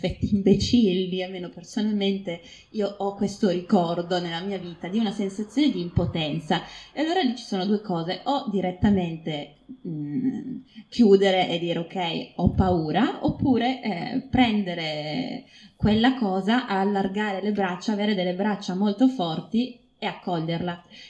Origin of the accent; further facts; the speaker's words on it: Turin, Piedmont, Italy; accent: Turin; io sono nata a Torino, cresciuta a Torino, ma non sono una torinese, forse lo vedrete anche, cioè, i miei tratti non sono per niente torinesi, l'accento purtroppo sì, l'accento è proprio torinese